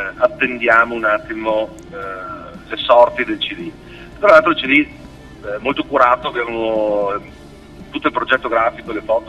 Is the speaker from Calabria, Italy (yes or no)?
no; Cittadella, Veneto, Italy; noi siamo veneti, Cittadella, quindi siamo a pochi chilometri di distanza